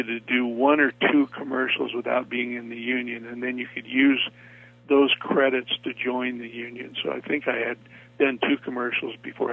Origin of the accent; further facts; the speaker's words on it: Wyoming, United States; No, I grew up in Wyoming, and you know, boys that grow up in Wyoming don't want to be actors.